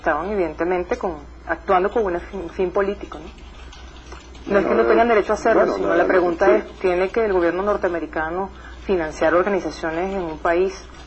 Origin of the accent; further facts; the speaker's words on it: Venezuela; y eso se lo digo como venezolana